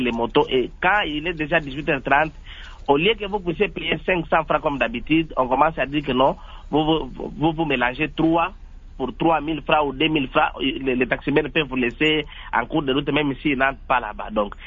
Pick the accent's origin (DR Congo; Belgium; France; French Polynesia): DR Congo; Maniema; Chez nous au Maniema, les moyens de transport, les bus en commun, tout ça n'existe pas.